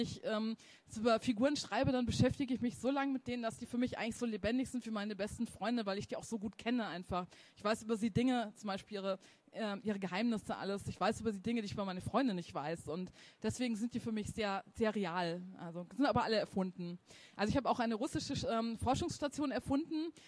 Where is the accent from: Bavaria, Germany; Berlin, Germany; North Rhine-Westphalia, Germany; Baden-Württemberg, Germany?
Bavaria, Germany; wie wir es bei uns in Bayern mit Brennholz macht.